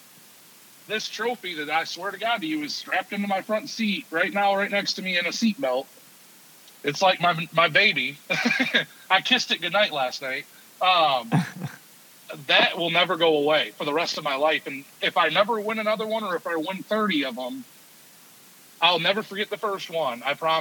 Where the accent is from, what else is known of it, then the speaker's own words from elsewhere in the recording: Kalamazoo, Michigan, United States; who I've known around my hometown my whole life because I'm from Kalamazoo area.